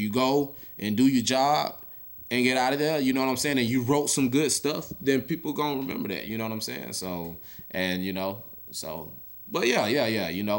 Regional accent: Marietta, Florida, United States; You know, I did, you know, in my hometown, Marietta, Florida, you know what I'm saying?

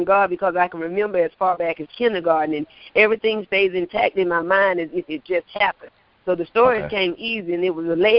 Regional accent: Perry, Florida, United States; now in Hinesville, United States; like you said, and I'm from Perry, Florida originally, but I've been in Hinesville, Georgia about 22 years after the death of my grandmother.

